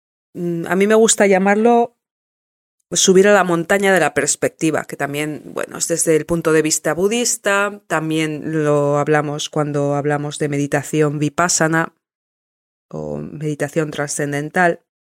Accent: Basque Country, Spain; born there; Yo nací en el País Vasco

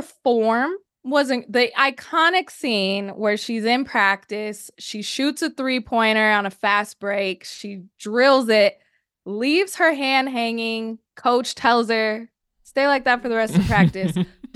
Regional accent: Sacramento, California, United States; You know, being a Lakers fan, growing up in Sacramento, but a Lakers fan.

